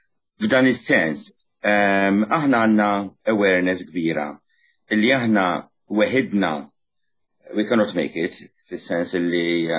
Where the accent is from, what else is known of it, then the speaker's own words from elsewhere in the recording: Gozo, Malta; Ġifieri diġà hemm is-sakrifiċċju li rrid nitlaq minn pajjiżi. Issa biex nitlaq minn pajjiżi u niġi Malta, it makes no sense minn pajjiżi fis-sens minn Għawdex.